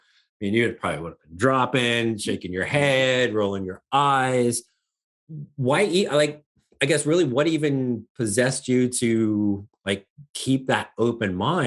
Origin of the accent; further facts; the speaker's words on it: Indiana, United States; you're in Indiana and I grew up in Indiana